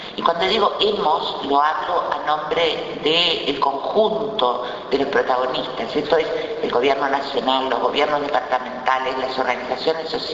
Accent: Montevideo, Uruguay; porque yo soy montevideana

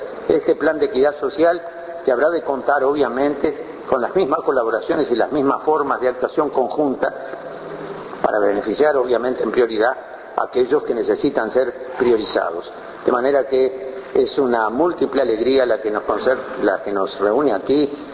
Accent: Montevideo, Uruguay; nacido en Montevideo y nacido en el Uruguay, me sigo sin reconocer en el país en que nací ni en el Montevideo en que me crié

